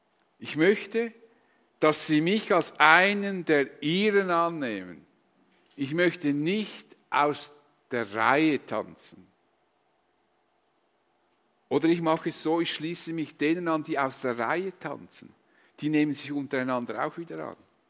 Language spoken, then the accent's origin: German; Switzerland; Vor allem als Schweizer, die wir so freiheitsliebend sind.